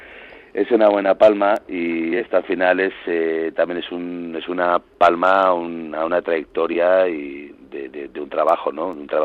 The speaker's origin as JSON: {"language": "Spanish", "town": "Bilbao", "region": "Basque Country", "country": "Spain", "tie": "born there", "said": "somos de Bilbao, yo nací en Bilbao también."}